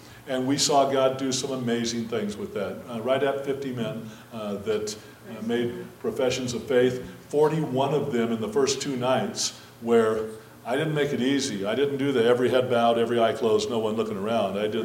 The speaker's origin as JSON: {"language": "English", "region": "Arizona", "country": "United States", "tie": "born or raised there", "said": "I was raised in the church. Okay, I was raised in Arizona, and I was raised in a Southern Baptist church"}